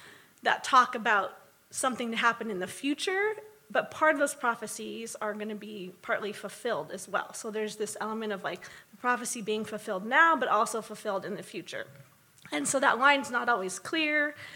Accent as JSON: {"language": "English", "town": "Los Angeles", "region": "California", "country": "United States", "lives_now": "Illinois, United States", "said": "So most of you know I'm from Los Angeles, from California, and there's not a lot of green around."}